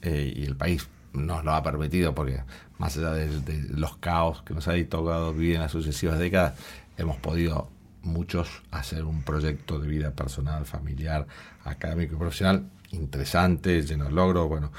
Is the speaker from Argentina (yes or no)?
yes; Argentina; Tenía enorme frustración como argentino.